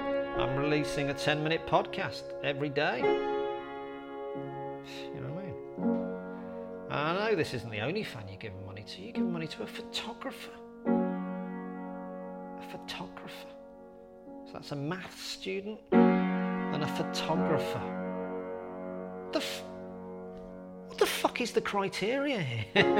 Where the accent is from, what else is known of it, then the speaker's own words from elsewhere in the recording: Birmingham, West Midlands, United Kingdom; I'm from the Warwick area. I'm from Birmingham.